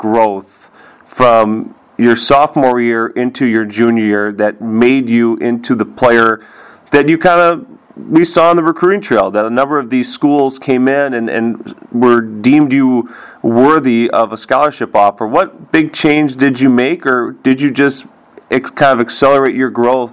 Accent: Waukesha, Wisconsin, United States; Now, I grew up in Waukesha. I went to Waukesha West

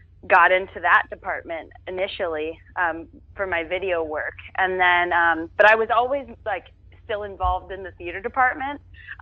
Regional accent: Orange, California, United States; born there; I was born in Orange, California.

